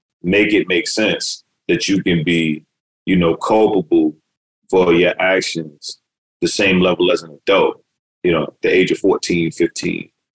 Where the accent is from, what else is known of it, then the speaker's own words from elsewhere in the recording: New York City, New York, United States; I mean, I grew up in Brooklyn, New York, in rough neighborhoods